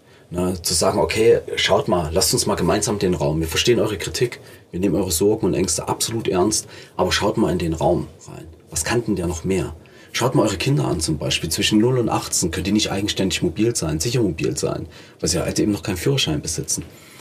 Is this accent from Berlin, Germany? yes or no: no; Leipzig, Saxony, Germany; Naja, privilegiert ist einfach, ich komme ja aus Leipzig. Ich kenne diese Stadt im Wandel.